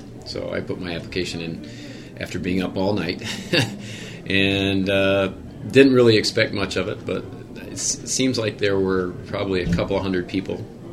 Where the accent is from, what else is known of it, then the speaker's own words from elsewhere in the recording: St. Johns, Michigan, United States; Growing up in St. John's, it was, like I said, it was kind of a small town then.